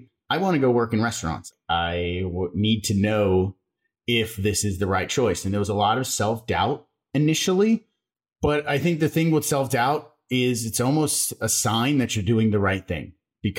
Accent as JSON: {"language": "English", "town": "Las Vegas", "region": "Nevada", "country": "United States", "tie": "born or raised there", "said": "I mean, little known fact about me, I grew up in Las Vegas."}